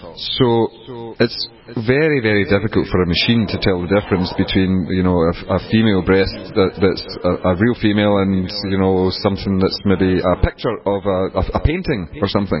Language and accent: English; Scotland, United Kingdom; now in United States; I'm come from Scotland. I've been in America for the last 4 years, but thankfully I've managed to maintain my accent.